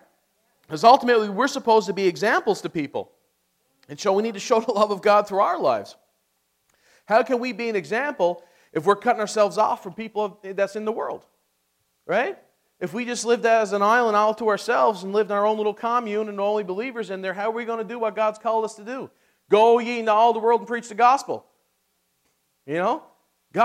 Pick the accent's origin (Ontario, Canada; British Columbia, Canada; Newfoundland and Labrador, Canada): Newfoundland and Labrador, Canada; I am from Newfoundland.